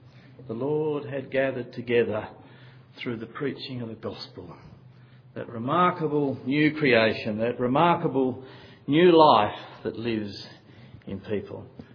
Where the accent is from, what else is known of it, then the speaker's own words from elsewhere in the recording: Australia; accent: Australian; I hope you understand my Australian accent. I was born with it.